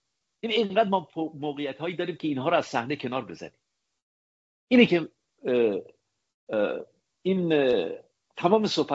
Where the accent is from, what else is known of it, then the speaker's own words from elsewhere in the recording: Iran; moved away; ما زمانی که به کشورهای اروپایی و آمریکایی اومدیم اسم خودمون رو عوض کردیم. مبادا بفهمن که ما ایرانی هستیم.